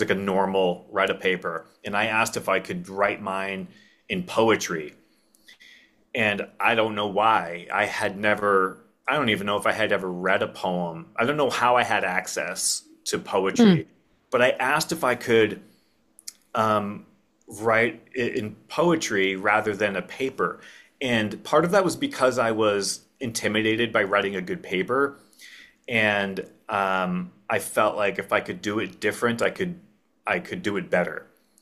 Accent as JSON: {"language": "English", "region": "New Hampshire", "country": "United States", "tie": "born or raised there", "said": "I grew up in New Hampshire, and the seed of me becoming a writer was actually planted years and years before I came to realize it was there."}